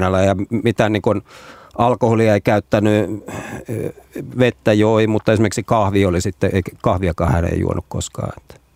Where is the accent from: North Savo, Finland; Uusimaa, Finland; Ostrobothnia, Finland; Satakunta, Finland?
Ostrobothnia, Finland; Siis mä olen Pohjanmaalta kotoisin kanssa